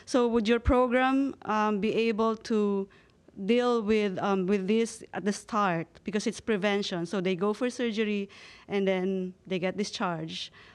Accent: Virginia Beach, Virginia, United States; Virginia Beach, Virginia.

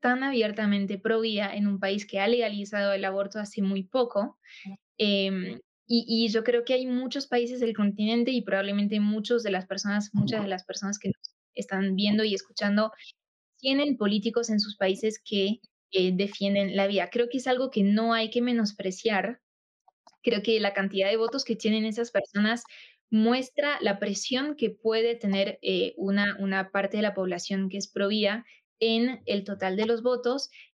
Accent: France; yo crecí en Francia, en un país en el que pues tengo nacionalidad, ¿no? Entonces también tengo la posibilidad de votar en Francia

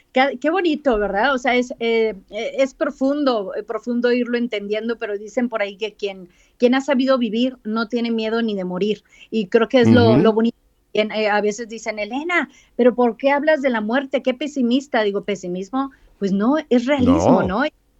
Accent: Monterrey, Nuevo León, Mexico; soy de Monterrey, Nuevo León, el norte de México.

